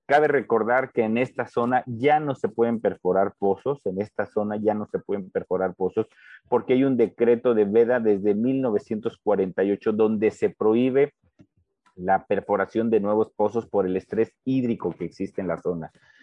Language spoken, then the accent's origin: Spanish; Guanajuato, Mexico; Somos los guanajuatenses quienes tenemos que revelarnos a estas decisiones políticas